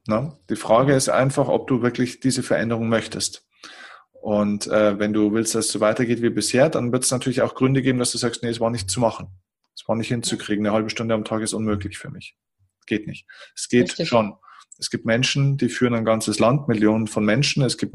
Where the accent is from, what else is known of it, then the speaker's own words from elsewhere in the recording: Bavaria, Germany; so sagt man bei uns in Bayern, darf schon ein bisschen mehr sein